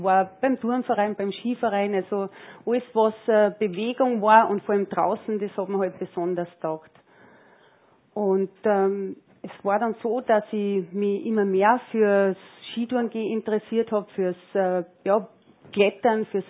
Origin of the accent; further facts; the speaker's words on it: Spital am Pyhrn, Upper Austria, Austria; bin ich aus Spital am Bürn. Also gerade an der Grenze zur Steiermark aufgewachsen. Ich komme aus einer sehr großen Familie. Ich habe 5 Geschwister, 3 Brüder und 2 Schwestern